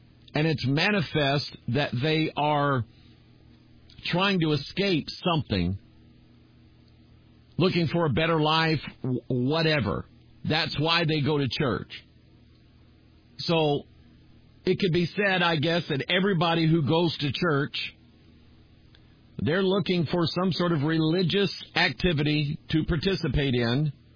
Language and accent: English; United States; but I'm an American, I know America, and so I'm going to speak as an American